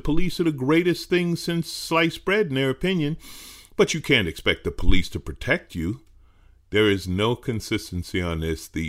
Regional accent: New York, United States; And I grew up in New York, and believe me, if you got caught with a gun, you went to jail.

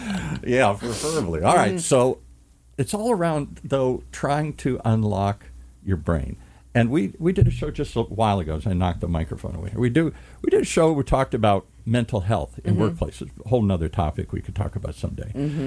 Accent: Midwest, United States; And I came from the Midwest.

